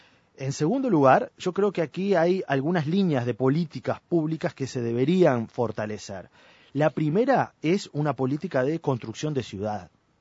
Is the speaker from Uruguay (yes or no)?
yes; Uruguay; somos todos uruguayos